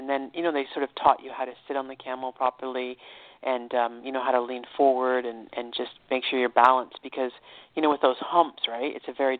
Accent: Toronto, Ontario, Canada; born there; I was born in Toronto, Canada, right? But I've lived all over, and I continue to travel extensively.

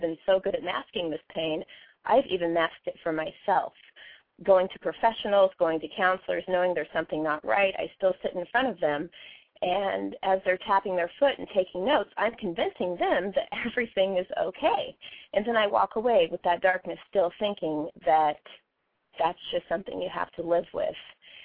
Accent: Portland, Oregon, United States; I'm from Portland, so it rains here often.

